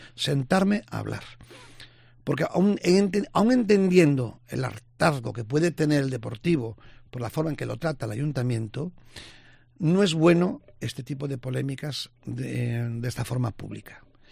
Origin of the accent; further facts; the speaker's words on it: A Coruña, Galicia, Spain; los coruñeses somos los propietarios del Estado de Riazor